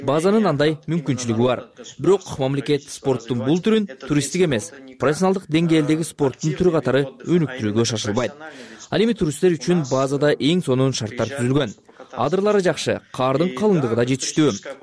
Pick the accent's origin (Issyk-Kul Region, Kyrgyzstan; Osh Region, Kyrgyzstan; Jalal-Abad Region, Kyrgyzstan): Issyk-Kul Region, Kyrgyzstan; Karakol; Мен Кыргызстанда, Каракол шаарында туулуп өскөнүмө кубанам жана сыймыктанам. Ысык Көл менин мекеним.